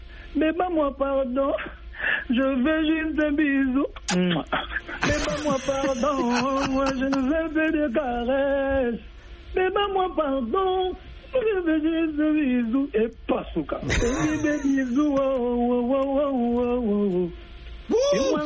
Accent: Kinshasa, DR Congo; Je suis un gars de Bandal avec tout ce qui va avec.

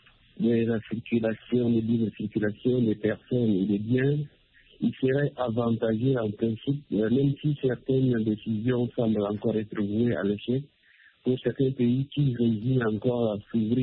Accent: Chad; now in Cameroon; Je suis Tchadien en étude au Cameroun.

